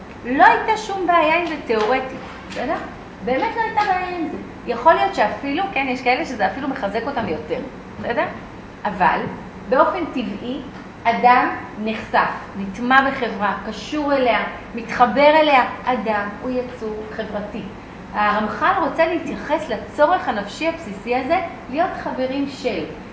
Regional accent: Ra'anana, Central District, Israel; אני זוכרת, גדלתי ברעננה

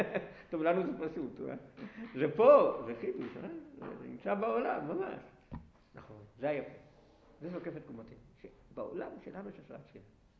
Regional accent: Jerusalem, Jerusalem District, Israel; אני ירושלמי במקור גם, הנוף של ירושלים זה לא דומה לנוף אחר.

